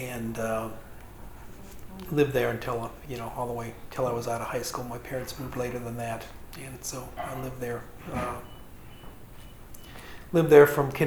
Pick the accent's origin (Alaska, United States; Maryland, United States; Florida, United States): Maryland, United States; Frederick; born there; also born or lived in Madison; No, I was born in Frederick, Maryland.